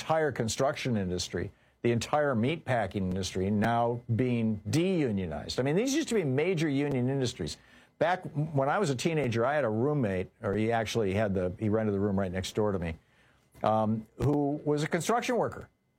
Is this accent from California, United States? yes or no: no; Michigan, United States; I grew up in Michigan. We studied tariffs when I was in elementary school, in like fourth, fifth, sixth grade civics class.